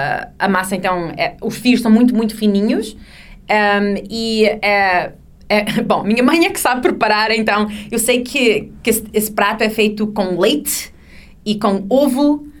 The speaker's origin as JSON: {"language": "Portuguese", "region": "North", "country": "Portugal", "said": "Na região do norte, de onde eu sou, nós comemos rabanadas, que eu acho que também são comuns por todo Portugal."}